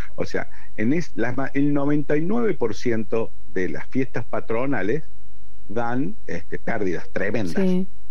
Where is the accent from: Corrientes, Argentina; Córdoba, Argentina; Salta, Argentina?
Córdoba, Argentina; Yo soy de Córdoba. Te hablo de provincia de Córdoba.